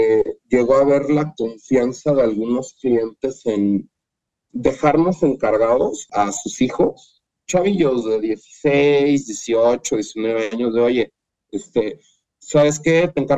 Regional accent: Chiapas, Mexico; Yo soy chiapaneca.

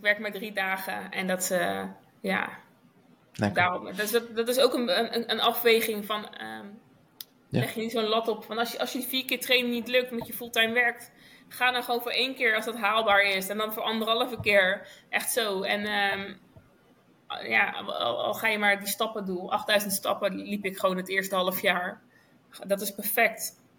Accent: Netherlands; Wij eten als Nederlanders heel veel brood, hè.

